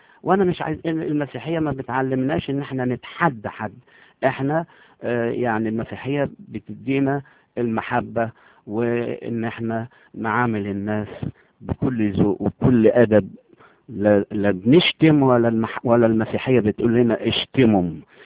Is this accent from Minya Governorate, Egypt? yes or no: no; Damietta, Damietta Governorate, Egypt; أنا بنزل البلد عندنا في دمياط، عشان أهلي كلهم في دمياط وهي أهلها كلها في ضواحي دمياط